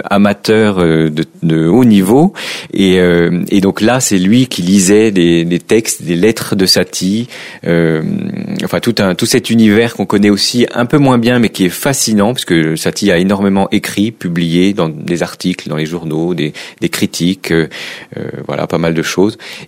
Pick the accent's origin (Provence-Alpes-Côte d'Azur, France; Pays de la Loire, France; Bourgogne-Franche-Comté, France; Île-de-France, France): Bourgogne-Franche-Comté, France; Mamirolle; également dans la région la Franche-Comté, à Mamirol, qui est mon village d'origine. Enfin, c'est là où j'ai grandi.